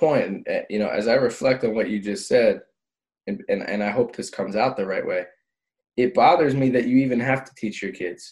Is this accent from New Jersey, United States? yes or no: yes; Egg Harbor Township, New Jersey, United States; one of my best friends who I grew up with in Egg Harbor Township is a 6'5" black male